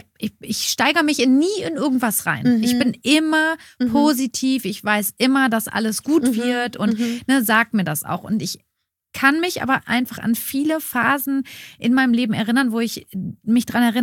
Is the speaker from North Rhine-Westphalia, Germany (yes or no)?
yes; Witten, North Rhine-Westphalia, Germany; die sind nach Witten in meine alte Heimat gefahren